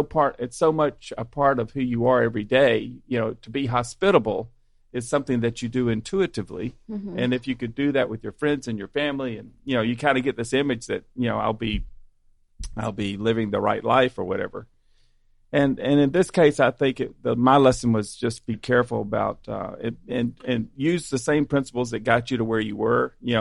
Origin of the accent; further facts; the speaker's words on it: Birmingham, Alabama, United States; I mean, I'm from Birmingham